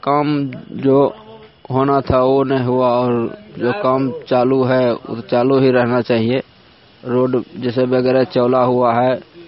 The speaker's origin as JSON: {"language": "Hindi", "town": "Barichak", "region": "Bihar", "country": "India", "said": "ग्राम बाड़ीचक धरहरा, और मैं बाड़ीचक का निवासी हूँ।"}